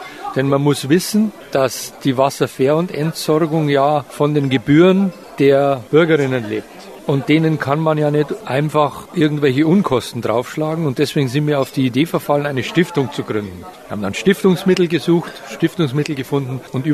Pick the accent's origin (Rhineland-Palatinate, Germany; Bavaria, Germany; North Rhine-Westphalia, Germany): Bavaria, Germany; Munich; da muss ich natürlich als Münchner nur lachen.